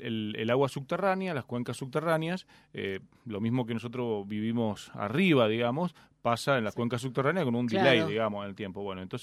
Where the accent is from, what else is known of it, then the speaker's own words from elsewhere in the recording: Mendoza, Argentina; como mendocinos